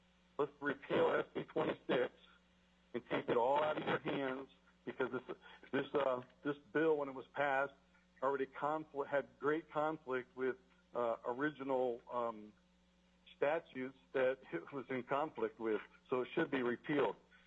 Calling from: Wasilla, Alaska, United States; Hey, I'm calling from Wasilla.

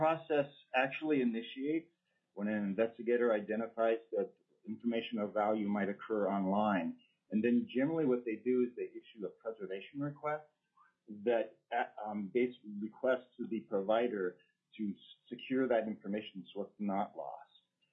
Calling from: Anchorage, Alaska, United States

